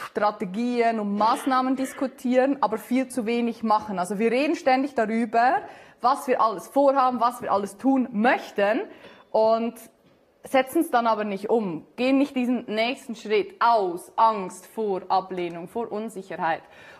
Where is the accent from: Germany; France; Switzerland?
Switzerland; Ich bin Schweizerin und ja. Wir gehören ja nicht zur EU.